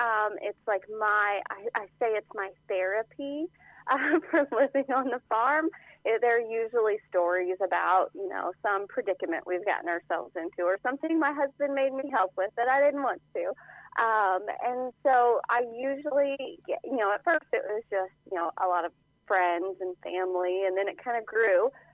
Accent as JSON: {"language": "English", "region": "Missouri", "country": "United States", "tie": "born or raised there", "said": "Well, I grew up in mid-Missouri, and I had, you know, as part of the book, I had no intention of, you know, staying in my small town."}